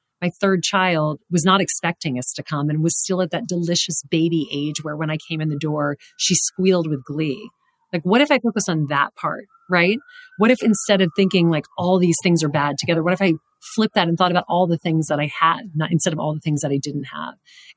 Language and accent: English; Louisiana, United States; I didn't know that growing up from Louisiana.